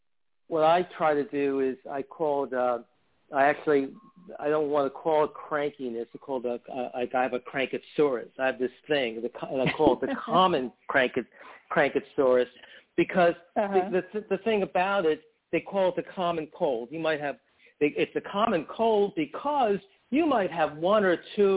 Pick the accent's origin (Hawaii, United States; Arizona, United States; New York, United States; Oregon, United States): New York, United States; Bronx; my family growing up in the Bronx, my father was probably the only one who bought the New York Times.